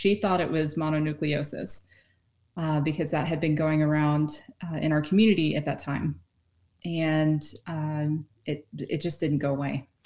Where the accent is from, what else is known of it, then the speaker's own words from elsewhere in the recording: Kentucky, United States; Yeah, I'm from Kentucky originally. Beautiful. I mean, beautiful country. Yeah. That you are one with the insects. We grew up in the woods. I was in the woods every day.